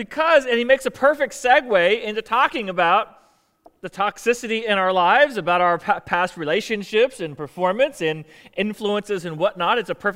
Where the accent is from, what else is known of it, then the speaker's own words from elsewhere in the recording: Florida, United States; I grew up in Florida, so I was always a Dolphin fan, but also liked the Bucks.